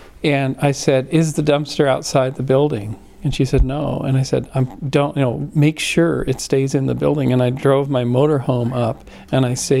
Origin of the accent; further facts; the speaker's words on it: Canada; now in Santa Cruz, United States; Well, I'm a youngin'. Came to Santa Cruz in 1994. Oh my God. I'm from Canada.